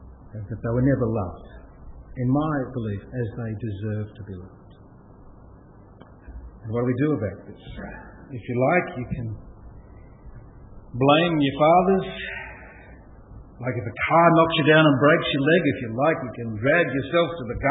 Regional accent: Australia; I am not British, I am not English, I'm not Scottish, I am Western, but I am not European, I am Australian.

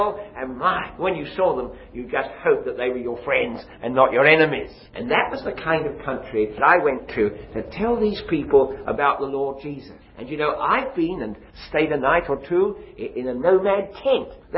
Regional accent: London, United Kingdom; now in Scotland, United Kingdom; You see, I come from Britain, and I live in Scotland. I haven't got a Scots accent, have I? That's because I was born in London.

